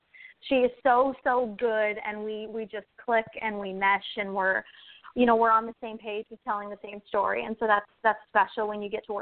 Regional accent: Minnesota, United States; And so I'm from Minnesota, and that's where I went to all the wrestling shows growing up and throughout college and stuff.

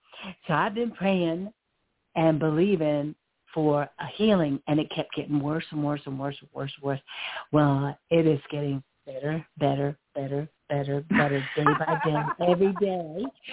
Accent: Groton, Connecticut, United States; born there; No, I was originally born in Groton, Connecticut.

